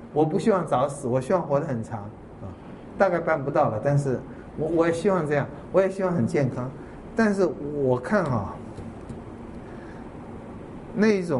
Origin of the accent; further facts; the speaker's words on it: China; 我是中国人啊